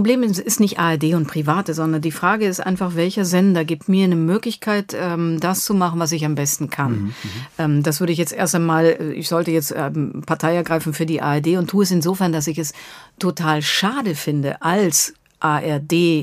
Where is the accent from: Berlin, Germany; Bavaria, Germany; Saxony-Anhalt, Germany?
Bavaria, Germany; Ich komme aus Bayern.